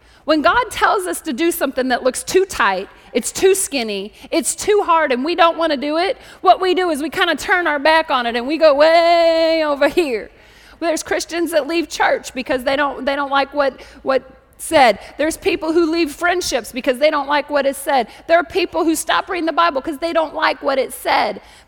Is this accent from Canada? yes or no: yes; Canada; I'm Canadian. I don't like hockey either. Don't tell anybody. I think I get disowned by Canada. It's a good thing I live here.